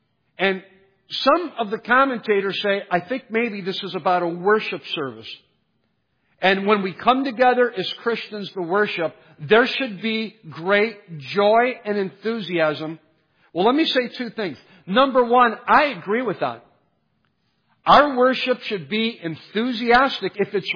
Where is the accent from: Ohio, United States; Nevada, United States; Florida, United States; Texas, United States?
Ohio, United States; Cleveland; Now, I can say that because I'm from Cleveland, okay?